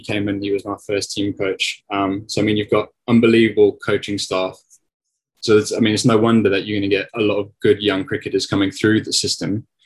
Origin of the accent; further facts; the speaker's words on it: Durban, KwaZulu-Natal, South Africa; I was brought up in Durban, South Africa.